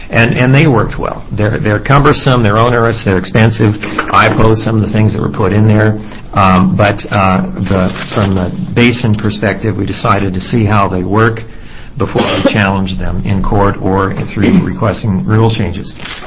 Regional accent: Bend, Oregon, United States; I'm an attorney from Bend, Oregon, where I practiced law for 32 years

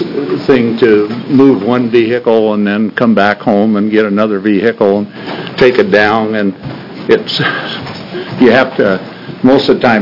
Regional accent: Fairview, United States; from Fairview, and this is my senator

